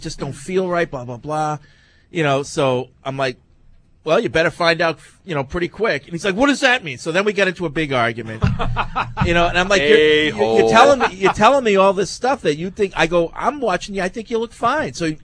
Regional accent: Azores, Portugal; now in United States; I'm originally from the Azores, became a U.S. citizen back in 01, and I love this country. I wouldn't want to live anywhere else, even if it's smelly Florida.

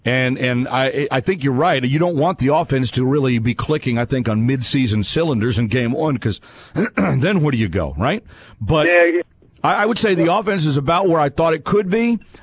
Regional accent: Fort Worth, Texas, United States; Adam, you're holding down the fort in the fort, my hometown.

